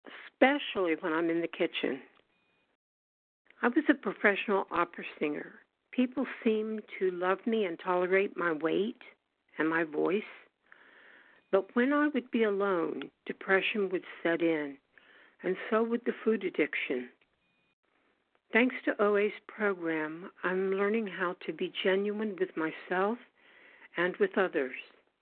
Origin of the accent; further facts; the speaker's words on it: Louisville, Kentucky, United States; I'm a recovered compulsive overeater, and I'm from Louisville, Kentucky.